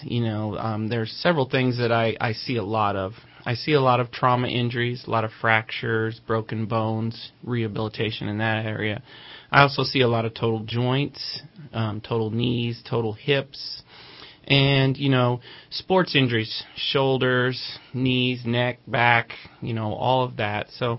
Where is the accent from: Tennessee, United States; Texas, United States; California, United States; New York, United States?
California, United States; Redding; Well, most people would know I've grown up here, born and raised.